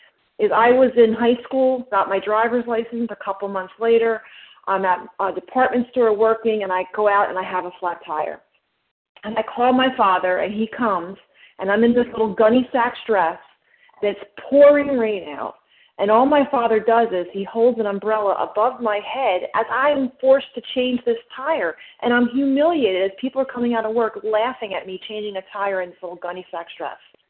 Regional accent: New Jersey, United States; I'm from South Jersey.

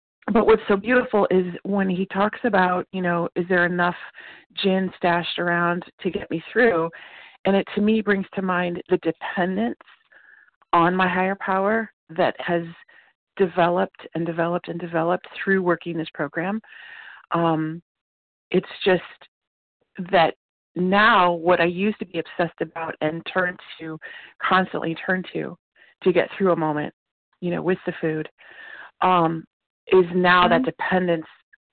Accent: Akron, Ohio, United States; but I'm actually from Akron, Ohio

